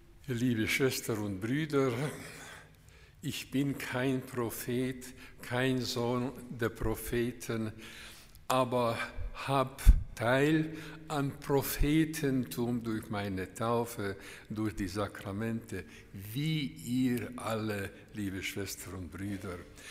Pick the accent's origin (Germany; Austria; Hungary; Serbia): Hungary; German is a second language; moved away; Also ich komme, wie Sie wissen, aus Ungarn und Ungarn war bis vor kurzem versperrt, also hinter dem eisernen Vorhang.